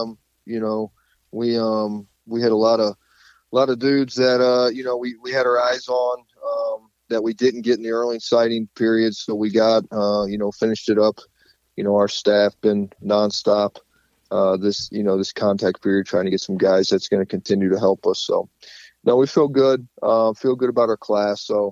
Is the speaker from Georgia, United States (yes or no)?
no; Hamilton, Ohio, United States; I'm from Hamilton, Ohio, and I played at Bethel University in McKenzie, Tennessee.